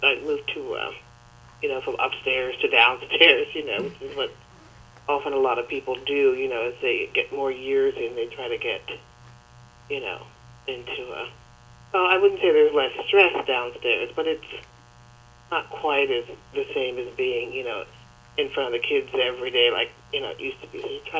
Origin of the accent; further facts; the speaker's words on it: Mount Joy, Pennsylvania, United States; I grew up in Mount Joy, Pennsylvania.